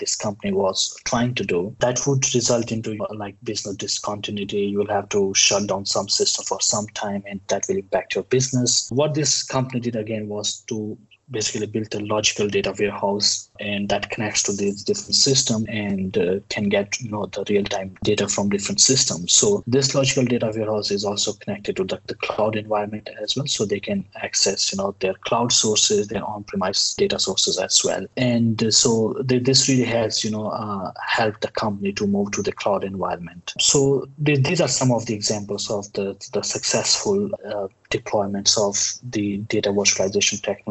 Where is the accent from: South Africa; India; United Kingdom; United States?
India; so because I'm from India, so I do like a lot of Indian food.